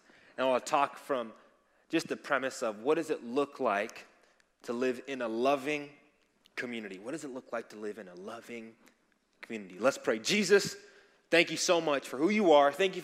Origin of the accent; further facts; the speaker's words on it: Zambia; I'm from Zambia.